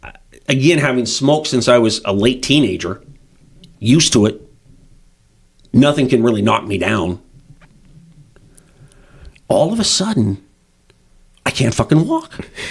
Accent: Australia; I'm fucking Aussie as far as, tolerance.

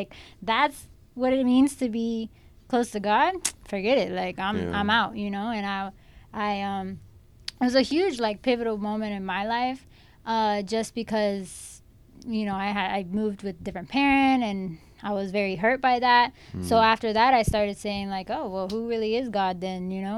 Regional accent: Lakeland, United States; Yeah. So I'm from Lakeland originally.

